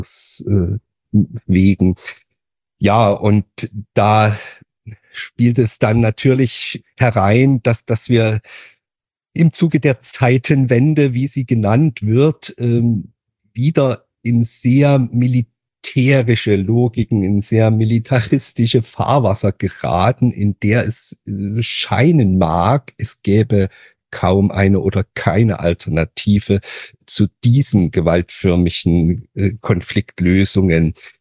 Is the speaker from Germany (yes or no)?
yes; East Germany, Germany; Bin ich vielleicht auch ein kleines bisschen ein Kind der DDR-Kirche, wo ein Stück weit der Pazifismus einen sehr hohen Stellenwert hatte